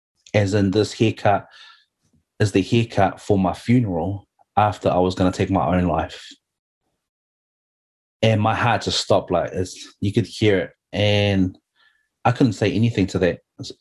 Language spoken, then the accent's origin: English; New Zealand; born there; I'm Samoan. I was born here in Aotearoa, New Zealand, but my parents immigrated from Samoa in the 60s.